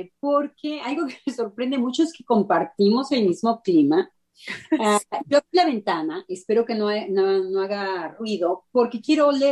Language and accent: Spanish; Mexico; now in France; Es algo que en mi infancia fue muy importante en México. Yo en cuanto había 2-3 gotitas me salía corriendo. Y aquí en Francia existe una lluvia fría muy horrible de invierno